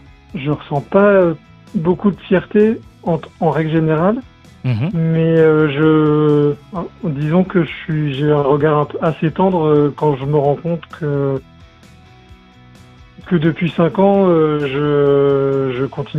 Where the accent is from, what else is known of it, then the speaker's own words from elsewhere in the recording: Normandy, France; now in Paris, France; Je vis, par exemple, à Paris. Moi, là-bas, je suis normand, je suis pas trop grande ville